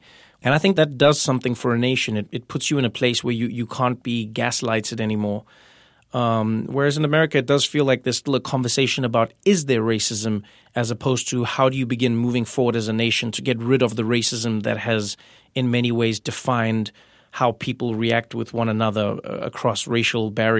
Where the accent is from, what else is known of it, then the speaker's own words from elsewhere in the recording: South Africa; when I was growing up in South Africa